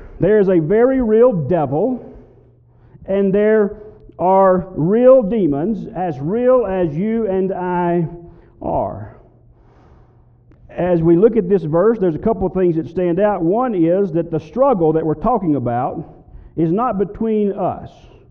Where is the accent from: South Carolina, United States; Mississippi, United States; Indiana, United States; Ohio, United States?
Mississippi, United States; As I was growing up in South Mississippi, I remember hearing this phrase quite often